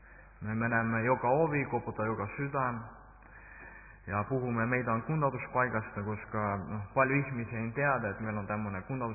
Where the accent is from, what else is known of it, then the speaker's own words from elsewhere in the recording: Estonia; Finnish is a second language; minä olen Virosta